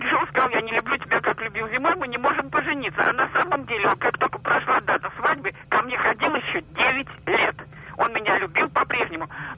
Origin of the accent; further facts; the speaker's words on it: Saint Petersburg, Russia; я из Петербурга.